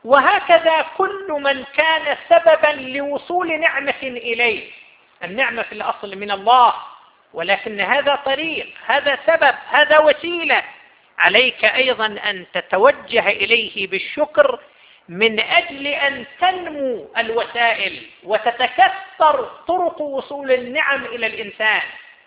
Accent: Qatif, Eastern Province, Saudi Arabia; سيكون عندنا في القطيف مهرجان لجائزة الإنجاز

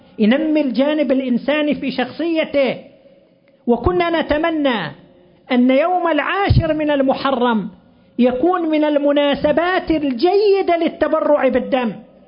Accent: Saudi Arabia; ونشر كتاب عن أحد المواطنين عندنا في السعودية

